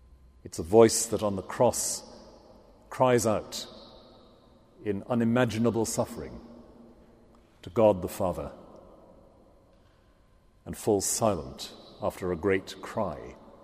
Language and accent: English; Wales, United Kingdom; accent: Swansea Valley; When I've spent long enough back home in Wales, I discover that my Swansea Valley accent is returning.